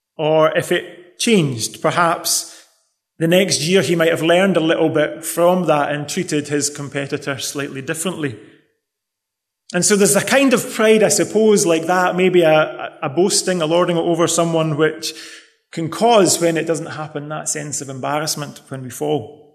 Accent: Scotland, United Kingdom; when I grew up in Scotland, in my school years, I played a lot of golf.

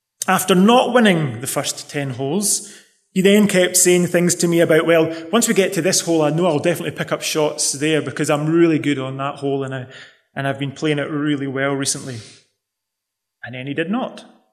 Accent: Scotland, United Kingdom; when I grew up in Scotland, in my school years, I played a lot of golf.

